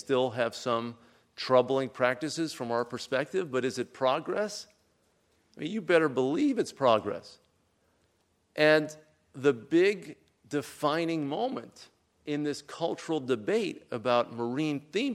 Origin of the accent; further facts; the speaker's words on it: New Haven, Connecticut, United States; You know, I grew up in New Haven with a big Italian-American community.